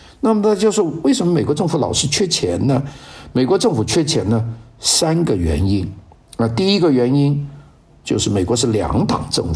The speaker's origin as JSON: {"language": "Chinese", "country": "China", "said": "我们中国人有一句话说，这种情况叫做寅吃卯粮"}